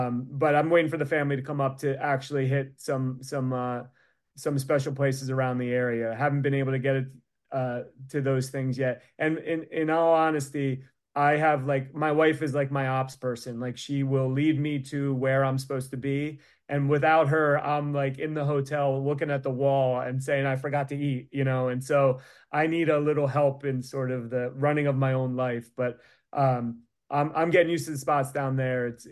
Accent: Philadelphia, Pennsylvania, United States; Yeah, I'm from the Philly area, and I should love the Sixers

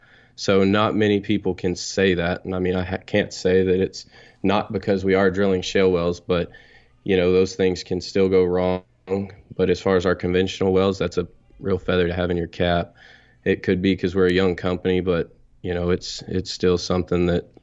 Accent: Texas, United States; Well, I'm from Texas. I'm 29 years old, and I guess I grew up here in North Texas.

